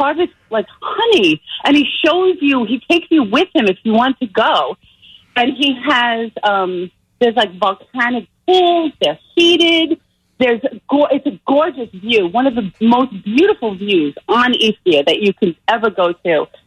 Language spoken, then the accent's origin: English; Bellmore, New York, United States; I'm from Belmore, Long Island.